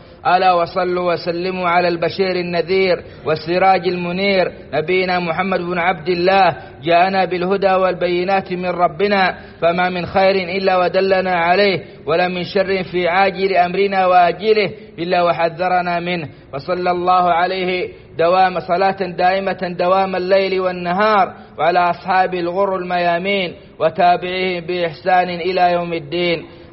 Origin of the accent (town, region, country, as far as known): Saudi Arabia